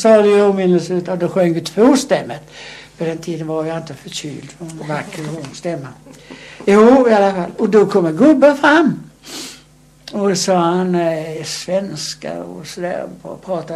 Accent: Sweden; Vi kom från Sverige och vi skulle åka om en timme

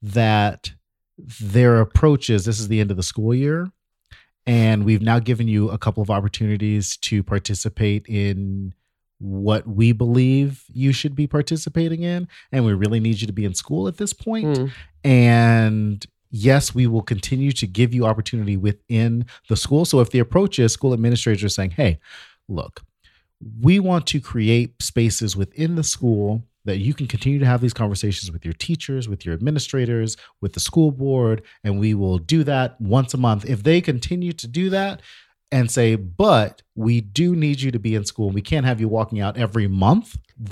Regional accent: the South, United States; And y'all know, listen, I'm from the South. I love me a Waffle House.

